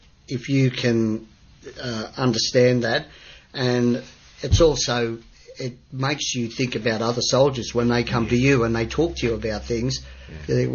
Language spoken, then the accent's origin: English; Australia; but we do, we are Australian soldiers.